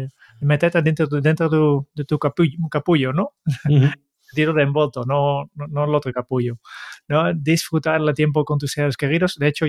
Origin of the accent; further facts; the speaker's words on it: Netherlands; básicamente porque soy holandés y en Holanda siempre se han enviado bastante más postales de Navidad